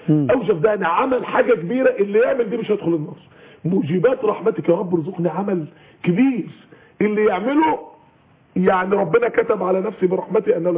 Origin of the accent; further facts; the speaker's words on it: Mansoura, Dakahlia, Egypt; بعض إخواننا من النشطاء دعويا بفضل مني الله عملوا في عندنا في المنصورة